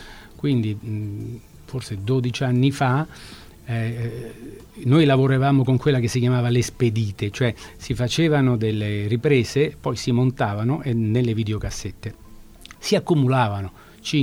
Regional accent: Rome, Lazio, Italy; also born or lived in Paris; Sì, sono romano e diciamo dopo, insomma, ho anche vissuto in Parigi, in altre parti d'Europa, e però sempre italiano

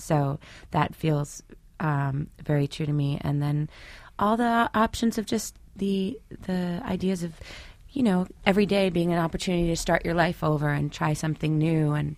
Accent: New York City, New York, United States; And so being a New Yorker my whole life, going to college here

